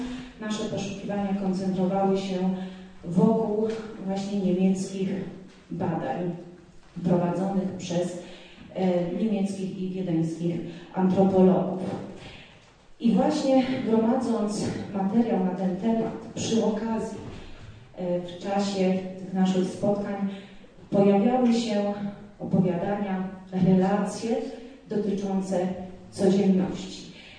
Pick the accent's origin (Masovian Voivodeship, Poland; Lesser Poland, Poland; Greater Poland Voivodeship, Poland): Lesser Poland, Poland; Tak od siebie, jako góralka, bardzo dziękuję